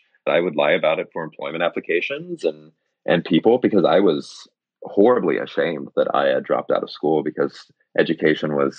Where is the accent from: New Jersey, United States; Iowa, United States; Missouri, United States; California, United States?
Missouri, United States; Springfield; top girls … she's from Springfield, Missouri.